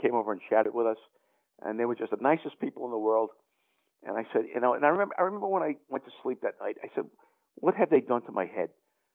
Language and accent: English; New York, United States; accent: New York; people are going to see my New York license plates. They're going to hear my New York accent.